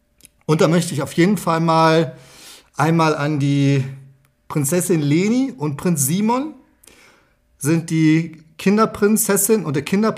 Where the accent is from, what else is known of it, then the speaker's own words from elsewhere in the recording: North Rhine-Westphalia, Germany; wir kommen aus dem Rheinland.